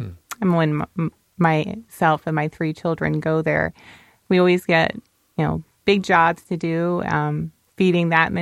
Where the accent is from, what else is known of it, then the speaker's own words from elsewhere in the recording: Midwest, United States; Well, I have to say I'm from the Midwest